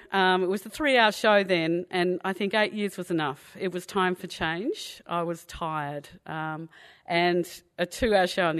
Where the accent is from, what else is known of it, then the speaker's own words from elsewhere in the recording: Inglewood, Australia; I'm a kid from Inglewood, that little kid standing in the paddock